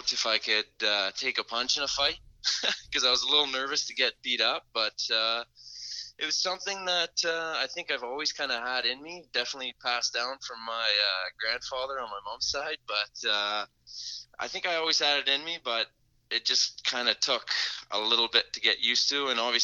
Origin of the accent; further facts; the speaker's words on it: New Liskeard, Ontario, Canada; from growing up in New Lisker too, all my buddies and us, we always used to wrestle, and we kind of grew up like that.